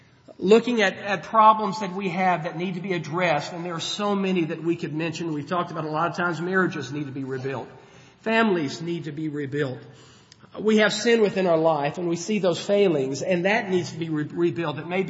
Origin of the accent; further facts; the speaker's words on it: Mississippi, United States; one of the preachers when I was growing up in my congregation that I grew up in Mississippi.